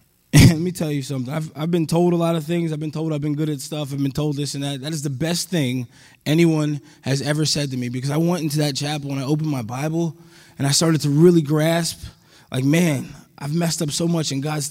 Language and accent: English; Harrisburg, Pennsylvania, United States; I'm 34 years old. I'm from Harrisburg, Pennsylvania.